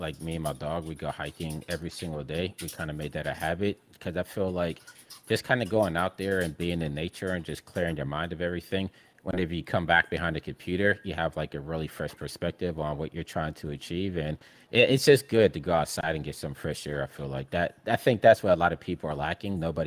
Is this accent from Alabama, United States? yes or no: no; Pittsburgh, Pennsylvania, United States; Because I'm from Pittsburgh, Pennsylvania, middle of America.